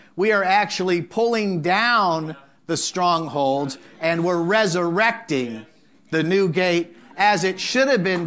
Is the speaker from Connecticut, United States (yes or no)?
no; Los Angeles, California, United States; born there; I was born in Skid Row, downtown Los Angeles, at Our Lady of Loretto's Hospital.